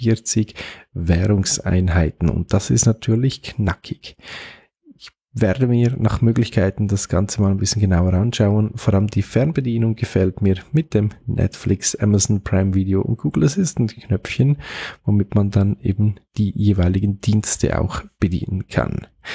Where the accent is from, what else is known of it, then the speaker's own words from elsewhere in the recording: Switzerland; Das wäre bei uns in der Schweiz so in etwa die EC-Karte.